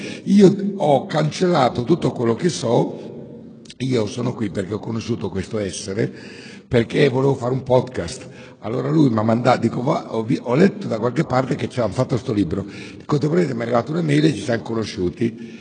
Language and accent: Italian; Pieve di Cento, Emilia-Romagna, Italy; io vengo anch'io da un paese di campagna, se venivi a Pievedicento, il mio paese, facevi questa spiegazione, eri bravo